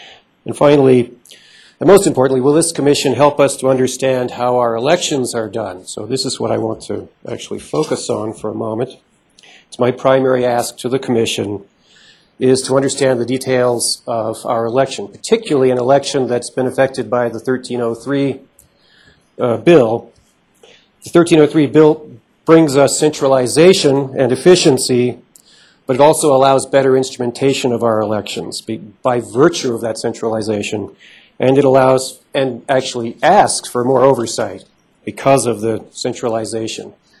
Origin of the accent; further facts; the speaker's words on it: Carbondale, Colorado, United States; from Eagle County, Carbondale, Colorado, Western Slope.